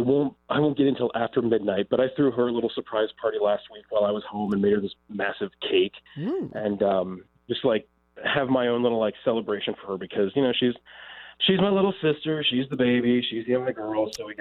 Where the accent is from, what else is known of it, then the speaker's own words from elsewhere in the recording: Columbus, Ohio, United States; Columbus.